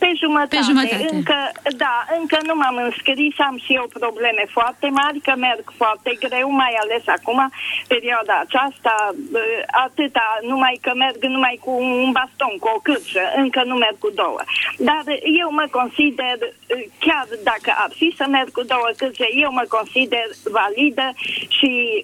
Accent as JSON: {"language": "Romanian", "town": "Deva", "region": "Hunedoara County", "country": "Romania"}